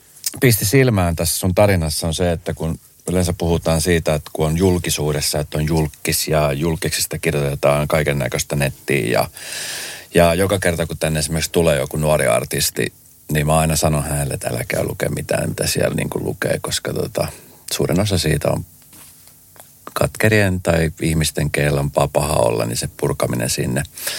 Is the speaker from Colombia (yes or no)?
yes; Colombia; Finnish is a second language; now in Forssa, Finland; mä oon Kolumbiasta lähtöisin. Ja sit kun mä menen Kolumbiaan, niin se on jotenkin semmoinen mindfuck-tilanne